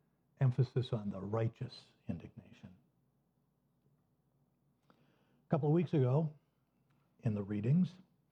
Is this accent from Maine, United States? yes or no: yes; Maine, United States; because I grew up in Maine, 2 hours from Fenway Park, the closest major league park to Portland.